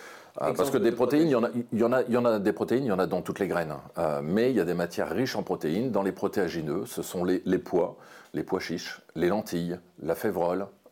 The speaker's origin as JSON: {"language": "French", "country": "France", "said": "chez nous en France"}